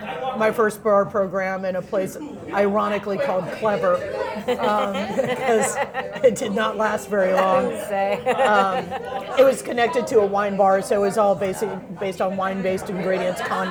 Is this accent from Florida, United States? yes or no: yes; Florida, United States; Yeah, I'm from Florida, but you keep it over there.